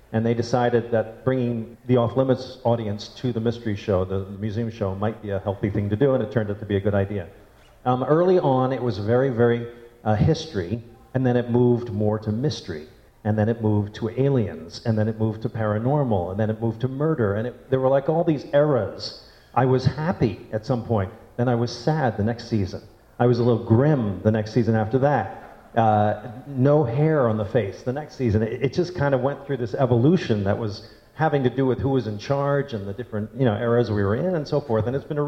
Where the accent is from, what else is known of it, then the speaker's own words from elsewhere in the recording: Philadelphia, Pennsylvania, United States; Outside of Philadelphia.